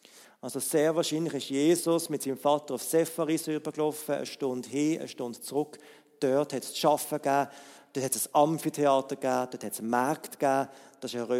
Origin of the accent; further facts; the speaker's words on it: Basel, Basel-Stadt, Switzerland; dann hat ich als Basler 5 Minuten, habe ich es erklärt.